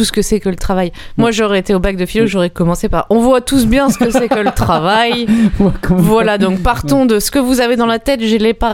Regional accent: Villeurbanne, Auvergne-Rhône-Alpes, France; Mais c'est parce que je viens de plus loin, je viens de Villeurbanne.

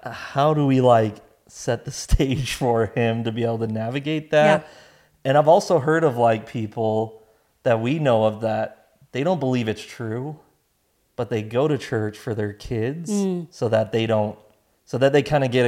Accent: Utah, United States; And I grew up here in Utah, right?

